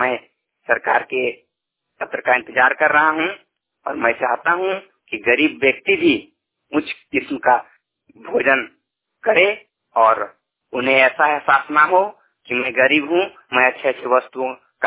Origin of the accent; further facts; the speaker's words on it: Bokaro, Jharkhand, India; मैं आरटीआई कैर करता हूं और बोकारो जिले का रहने वाला हूं।